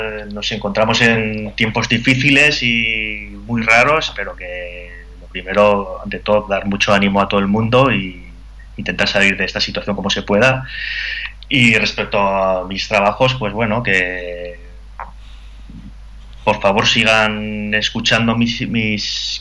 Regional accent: Navarre, Spain; Que es de donde soy. No sé, es como que no pintaba nada en una playa siendo de Navarra, que no hay playa

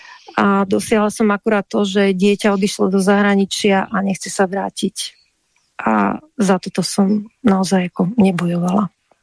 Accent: Bratislava, Bratislava Region, Slovakia; Ja som Bratislavčanka a pozerala som sa cez plot, hej, cez ten ostatný plot, čo bol.

